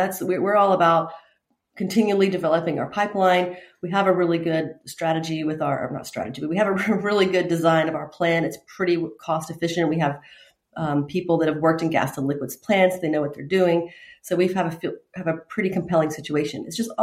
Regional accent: Baton Rouge, Louisiana, United States; now in Austin, United States; I'm in Austin, and I grew up in Baton Rouge, Louisiana.

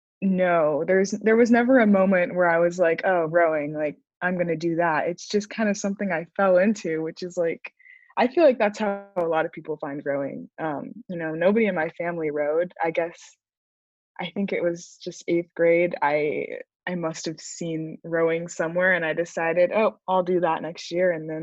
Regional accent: Sacramento, California, United States; I'm from Sacramento, California, and I am a Black woman rower.

